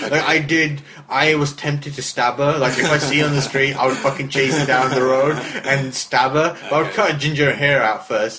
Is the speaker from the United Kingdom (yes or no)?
yes; United Kingdom; We're British people, we say shagging.